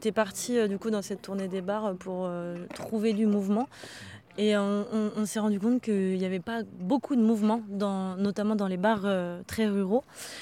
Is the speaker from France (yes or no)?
yes; Brittany, France; Et il s'avère qu'on vient toutes les deux de Bretagne.